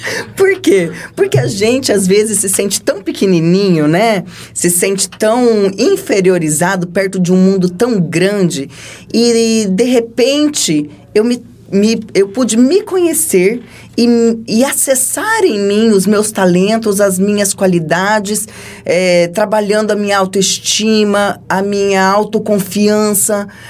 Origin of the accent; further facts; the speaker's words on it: Jaciara, Mato Grosso, Brazil; eu, como a menina do interior, eu tive a minha infância em Jaciara.